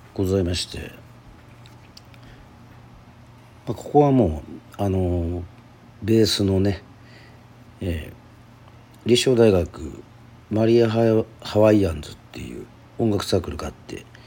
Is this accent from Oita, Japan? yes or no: no; Aomori, Japan; now in Okinawa, Japan; まあ青森出身なんで、相馬と魂はね、ね、こう津軽弁で歌うっていう